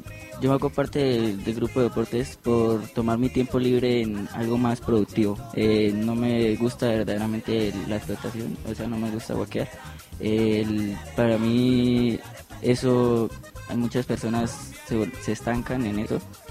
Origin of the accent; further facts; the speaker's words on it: Bogotá, Bogotá D.C., Colombia; Yo soy de Bogotá, sí.